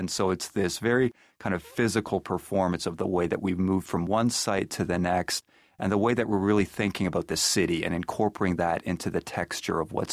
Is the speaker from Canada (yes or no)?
yes; Canada; also born or lived in North Carolina; I'm originally from Canada, had been working in North Carolina most recently